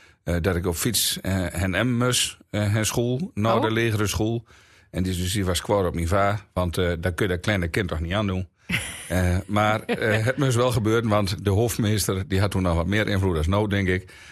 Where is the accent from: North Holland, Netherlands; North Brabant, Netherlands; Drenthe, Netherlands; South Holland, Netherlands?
Drenthe, Netherlands; born there; Dus tussen Zwenden en Geesbrug.